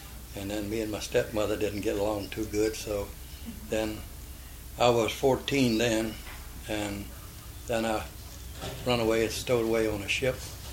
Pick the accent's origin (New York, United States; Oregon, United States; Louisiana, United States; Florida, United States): Florida, United States; Tampa; Well, I was raised in Tampa. My mother died when I was 8 years old, and then we moved from one place to the other until I was 12 years old. Then we moved to Port Tampa